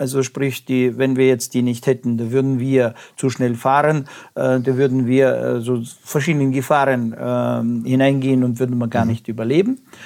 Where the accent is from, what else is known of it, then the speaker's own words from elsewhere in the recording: Russia; German is a second language; now in Germany; ich komme ja aus Russland